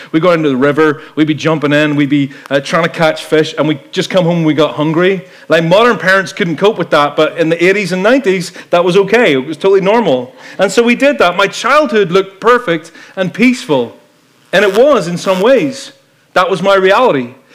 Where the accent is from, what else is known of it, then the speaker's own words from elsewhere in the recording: Ireland; I grew up in Ireland, as you probably know, and you can maybe tell from my accent. I grew up like Ty. I'm a redneck. I'm a hick. We have a word. We call it culchy. I'm a culchy, right?